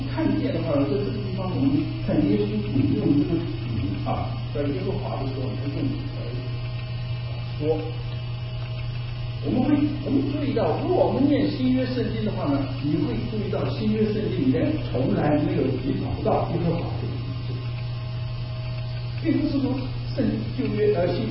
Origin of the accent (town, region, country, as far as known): China